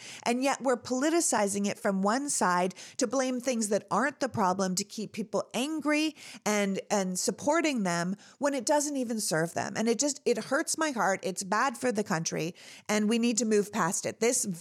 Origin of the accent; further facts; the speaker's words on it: Canada; I grew up in Canada.